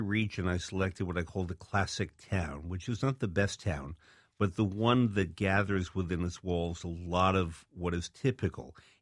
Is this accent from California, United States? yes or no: no; Manhattan, New York, United States; I was born and raised in Manhattan. I don't know how to drive.